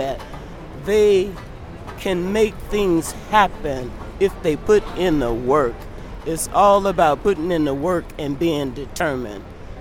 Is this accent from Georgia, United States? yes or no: yes; West Point, Georgia, United States; We grew up in Georgia, West Point, Georgia, a very small town in the South.